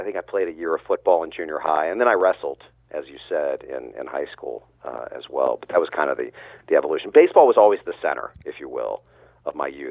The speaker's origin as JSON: {"language": "English", "town": "Danville", "region": "Virginia", "country": "United States", "tie": "born or raised there", "also_born_or_lived": "Natchez", "said": "So I grew up in Southern Virginia, and it was my mom and dad and my brother and the four of us in our household in a little town called Danville, Virginia, right on the North Carolina border."}